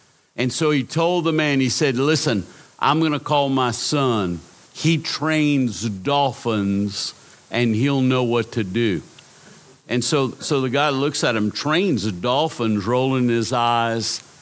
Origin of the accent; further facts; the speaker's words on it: Louisiana, United States; I am from South Louisiana originally. Pastor called me … They called me on Bayou Lafourche